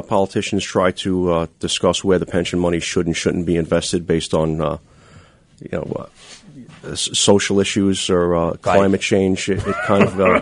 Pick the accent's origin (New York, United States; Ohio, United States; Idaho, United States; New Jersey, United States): New York, United States; Brooklyn; Sunset Park.